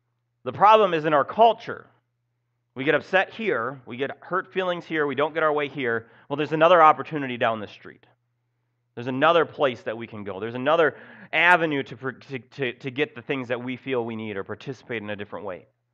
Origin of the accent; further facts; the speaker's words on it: Minnesota, United States; The problem is we live in the Midwest, and I especially, when growing up in Minnesota, it's even worse up there, trust me